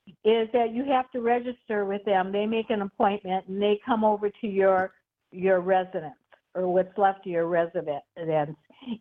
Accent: Milwaukee, Wisconsin, United States; You know, I'm from Milwaukee

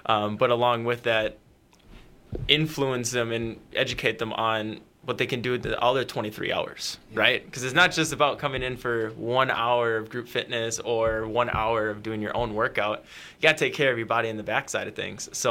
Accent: Hales Corners, Wisconsin, United States; I'm originally from Milwaukee area. If anybody knows, I'm from Hales Corners or Greenfield area.

